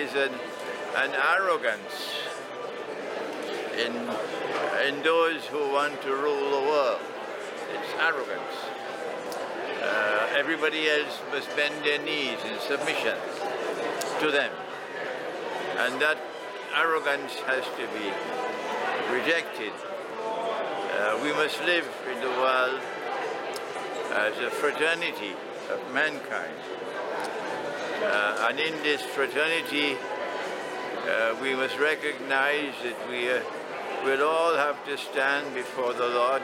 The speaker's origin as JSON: {"language": "English", "country": "Trinidad & Tobago", "said": "and I am from Trinidad and Tobago in the Caribbean."}